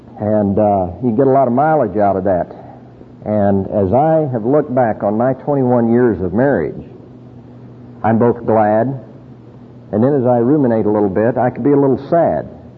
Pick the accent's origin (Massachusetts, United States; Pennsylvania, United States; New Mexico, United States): New Mexico, United States; I grew up in New Mexico on a ranch and raised cattle and worked horses